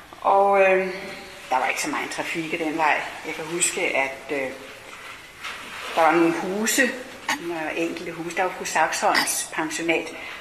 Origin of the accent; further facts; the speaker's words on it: Jonstrup, Capital Region of Denmark, Denmark; Jeg har også tænkt på min barndom i Jonstrup